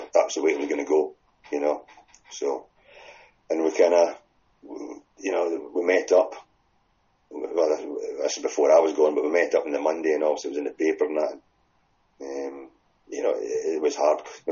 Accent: Scotland, United Kingdom; obviously I'm from Afford

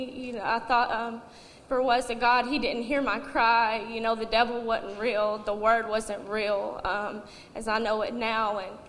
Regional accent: Tennessee, United States; I'm 24. I'm from Tennessee.

